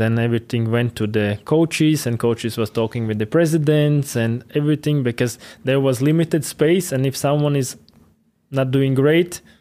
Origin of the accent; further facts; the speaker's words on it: Ventspils, Courland, Latvia; I played in my hometown, Ventspils, which one was a good school for the kids.